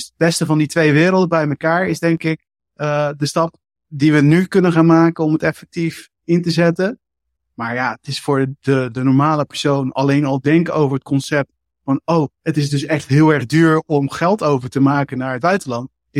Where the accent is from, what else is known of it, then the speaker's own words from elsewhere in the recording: Netherlands; Kijk, ik kom uit Nederland